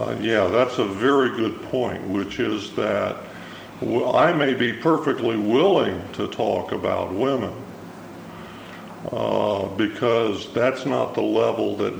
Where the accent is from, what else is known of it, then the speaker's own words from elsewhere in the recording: Midwest, United States; I am from the Midwest where there aren't as many as there are in the West Coast.